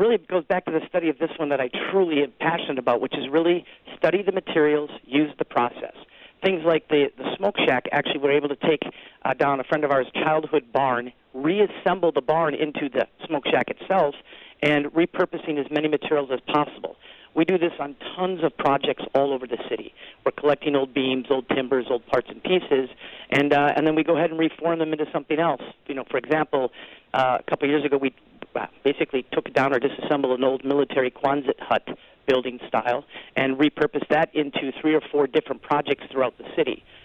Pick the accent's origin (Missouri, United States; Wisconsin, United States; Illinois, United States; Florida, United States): Wisconsin, United States; Viroqua; born there; I was born in Viroqua.